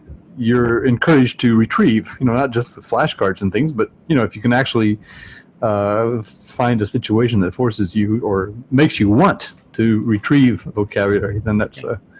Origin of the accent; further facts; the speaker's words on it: Texas, United States; I'm from Texas, and there's a lot of oil there